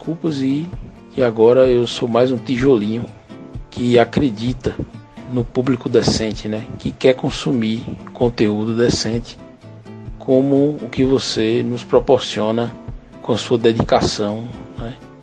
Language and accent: Portuguese; Paulo Afonso, Bahia, Brazil; Então, eu sou de Paulo Afonso, na Bahia, né?